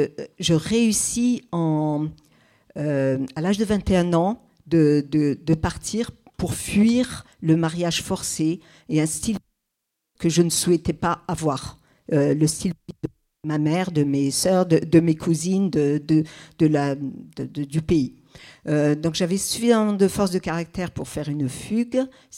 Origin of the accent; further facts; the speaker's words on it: Kabylie, Algeria; born there; Je suis née en Algérie, en Kabylie, et je viens d'un arrière-plan hyper strict, mais grave, hein. Pas religieux du tout.